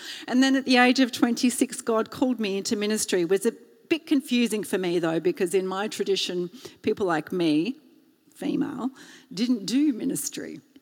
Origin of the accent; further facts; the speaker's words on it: Australia; I know, I'm Australian.